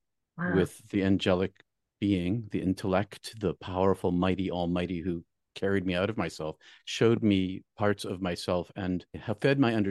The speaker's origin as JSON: {"language": "English", "region": "New England", "country": "United States", "said": "and I'm from New England, so, and Henry David Thoreau and Ralph Waldo Emerson and Emily Dickinson, they're all like in my neighborhood."}